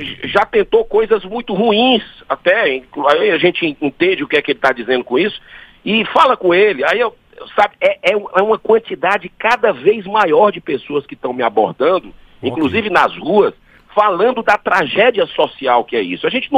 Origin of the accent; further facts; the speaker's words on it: Northeast Region, Brazil; nós que somos do Nordeste, sabemos o quanto sofremos historicamente com estrangeiros